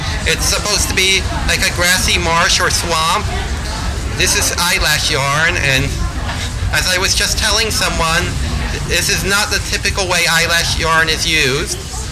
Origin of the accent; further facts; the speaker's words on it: Baltimore, Maryland, United States; I'm from Baltimore.